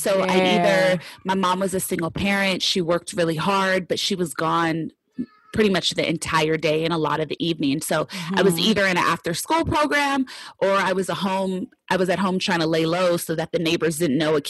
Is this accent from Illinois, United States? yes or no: no; Los Angeles, California, United States; I grew up in Los Angeles. I'm an LA native.